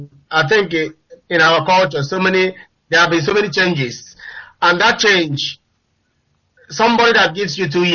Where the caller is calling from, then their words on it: Nottingham, East Midlands, United Kingdom; I'm calling from Nottingham.